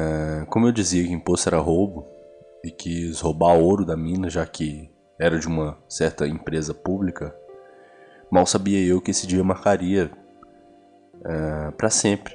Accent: Florianópolis, Santa Catarina, Brazil; born there; Tudo se inicia lá em Florianópolis, Floripa, onde eu nasci em 1989.

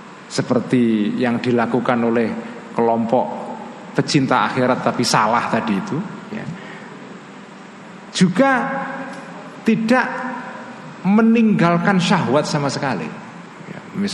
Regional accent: Java, Indonesia; Karena saya orang Jawa.

